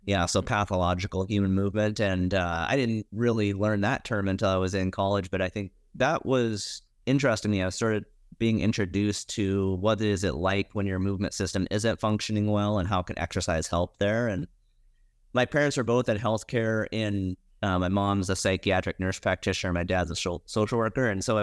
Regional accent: Montana, United States; Yeah, I grew up in Montana.

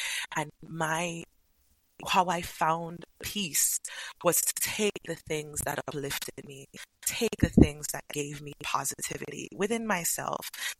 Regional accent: Jamaica; And so when I moved from the countryside of Jamaica, where I was really brough

